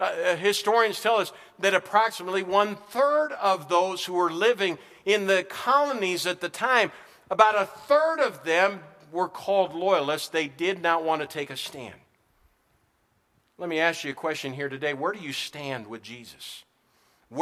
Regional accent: United States; Yes, I'm an American. I pledge allegiance to that flag.

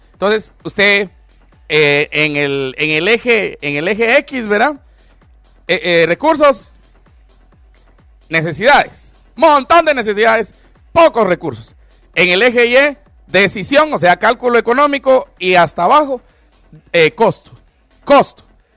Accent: Chimaltenango, Guatemala; allá en mi pueblo, en Chimaltenango, ¿va?

